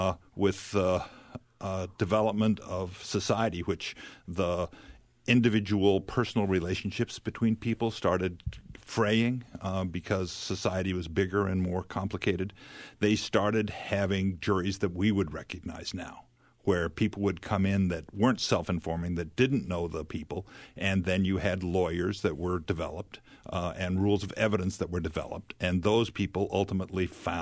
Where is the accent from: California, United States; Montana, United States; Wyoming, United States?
Wyoming, United States; So I'm originally from Wyoming, the equality state.